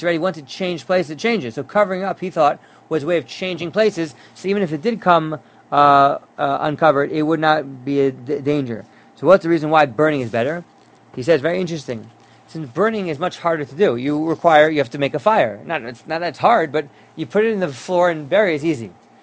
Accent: Teaneck, New Jersey, United States; And I know growing up in Tinek, we had women in the base medrash sometimes

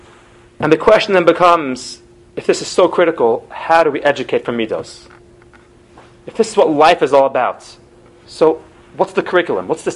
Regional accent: New York City, New York, United States; Because growing up in New York City, it never even dawned on me that it would be possible in a million years for me to meet William and to marry him.

